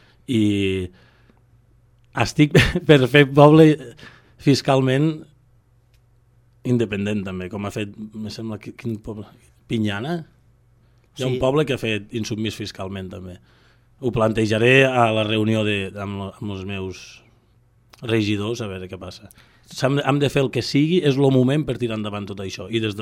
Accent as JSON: {"language": "Catalan", "region": "Catalonia", "country": "Spain", "said": "repartim en 7, que som els catalans"}